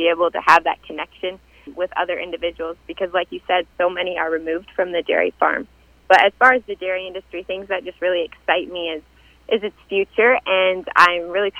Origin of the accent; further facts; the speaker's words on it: Pine Island, Minnesota, United States; I grew up in just outside Pine Island, Minnesota, on my family's dairy farm.